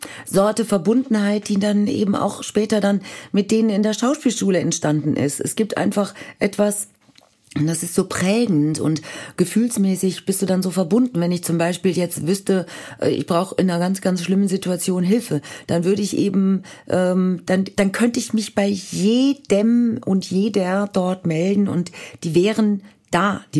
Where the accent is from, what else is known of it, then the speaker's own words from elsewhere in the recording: Marburg, Hesse, Germany; born there; dass meine Eltern so in Marburg, da wo ich geboren bin